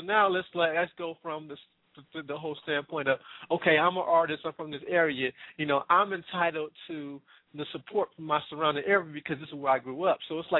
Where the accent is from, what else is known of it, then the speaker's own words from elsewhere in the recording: Cleveland, Ohio, United States; I'm originally from Cleveland, not from Chicago. I'm originally from Cleveland.